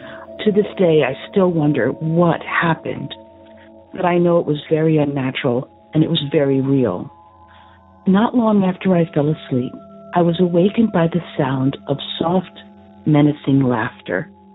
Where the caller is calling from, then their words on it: San Antonio, Texas, United States; I'm calling from San Antonio, Texas.